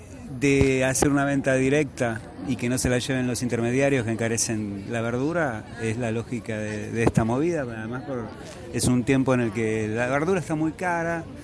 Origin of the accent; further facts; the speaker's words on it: Piñeiro, Buenos Aires Province, Argentina; yo en mi barrio, nosotros, yo soy de Piñeiro.